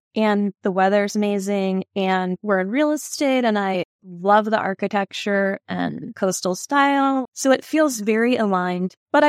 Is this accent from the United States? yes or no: yes; Connecticut, United States; now in Florida, United States; Growing up in Connecticut, I didn't really know a lot of entrepreneurs.